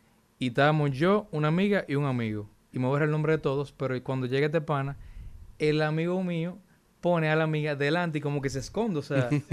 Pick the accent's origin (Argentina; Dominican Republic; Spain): Dominican Republic; Tú sabes, yo soy dominicano, viejo, entonces, me ha pasado dos veces.